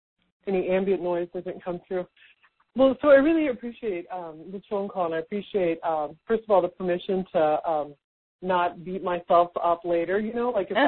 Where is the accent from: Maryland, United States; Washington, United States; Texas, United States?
Texas, United States; Houston; accent: drawl; You know, I'm from Houston, and I have, you know, kind of a drawl, and I tend to curse, and I'm real direct